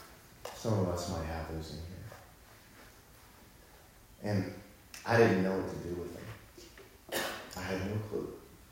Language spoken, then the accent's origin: English; Texas, United States; I'm bringing it from Texas this morning.